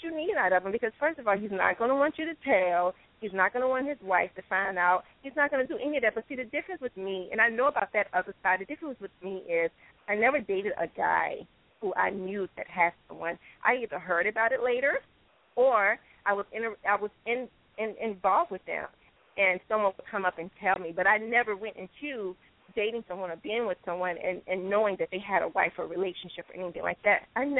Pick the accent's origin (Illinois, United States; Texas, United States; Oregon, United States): Illinois, United States; Chicago; But I learned quickly because I am from Chicago. So, you know, I'm from the home of pimp gangsters and hustlers.